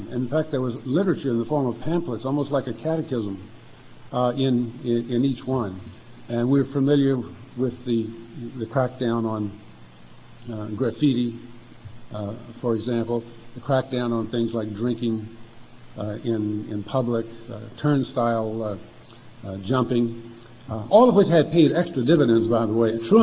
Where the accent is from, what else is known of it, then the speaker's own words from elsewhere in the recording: Richmond, Virginia, United States; I read a piece by Myron in, of all places, the Richmond Times-Dispatch earlier this year, that's my hometown newspaper, or the only one that's left in my hometown